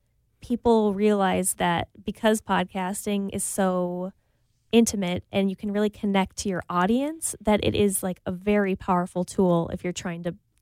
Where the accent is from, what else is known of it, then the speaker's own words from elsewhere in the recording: St. Louis Park, Minnesota, United States; Yeah, I grew up in St. Louis Park.